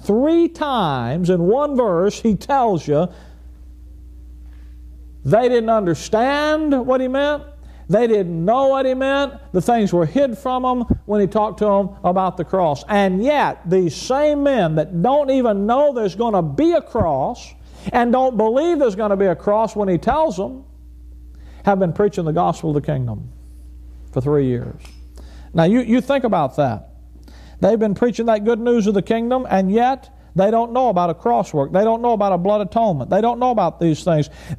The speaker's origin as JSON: {"language": "English", "town": "Mobile", "region": "Alabama", "country": "United States", "tie": "born or raised there", "said": "I was born and raised on the Gulf Coast, down in Mobile, Alabama. And I've got relatives that are commercial fishermen."}